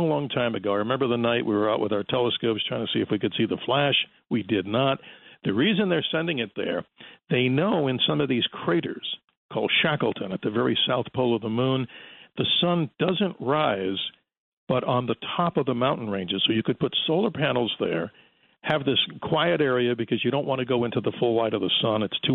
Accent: Jamaica; born there; Hey, I was born in Jamaica.

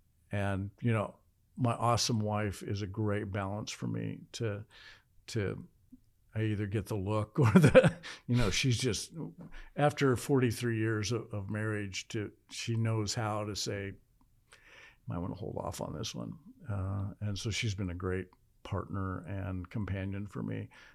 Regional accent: Nebraska, United States; different than me growing up in Central Nebraska on a farm.

